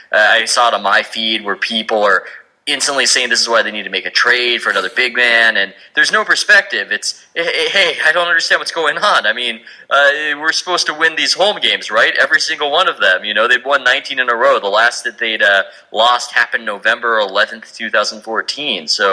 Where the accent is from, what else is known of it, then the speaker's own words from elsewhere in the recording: California, United States; I love watching better basketball in my hometown. I love watching the Bay Area get more invested in it